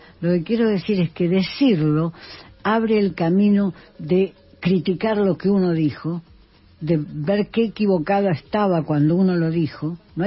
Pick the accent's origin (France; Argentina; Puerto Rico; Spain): Argentina; un historiador de la cultura, como soy yo, para un argentino.